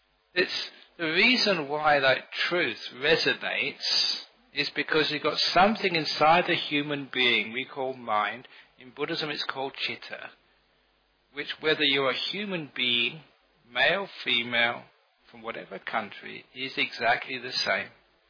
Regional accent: London, United Kingdom; now in Australia

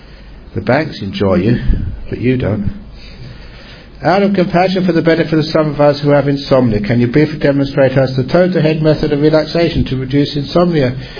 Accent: London, United Kingdom; born there; Now, because I was born in London, I know some of its history.

